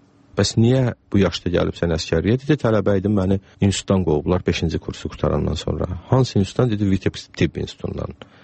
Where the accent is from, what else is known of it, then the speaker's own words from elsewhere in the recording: Shamkir, Shamkir District, Azerbaijan; also born or lived in Ganja; o zaman Şəmkirdə doğum evi olmayıbdı. Amma Şəmkirdə böyümüşəm, 7 yaşıma dək Təzəkənddə, sonra rayon mərkəzində, məktəb yaşımacan nənəmin babamın yanında böyümüşəm.